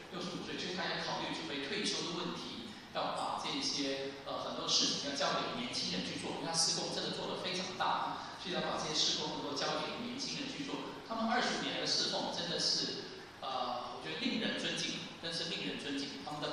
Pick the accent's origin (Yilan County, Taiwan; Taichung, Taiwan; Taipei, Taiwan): Taipei, Taiwan; 这个就是我小时候的情况就是这样。小时候在台北啊